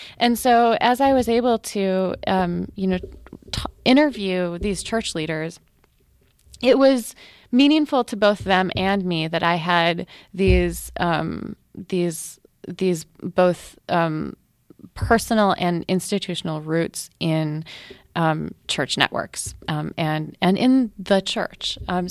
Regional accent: Minnesota, United States; I grew up in Minnesota, which is the sort of Lutheran hotbed in the United States

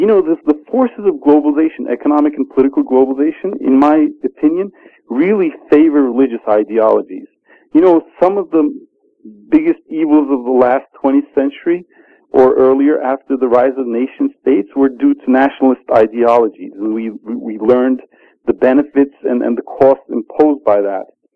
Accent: Turkey; So growing up in Turkey in the 60s, 70s, and 80s, especially in urban areas, middle-class urban areas

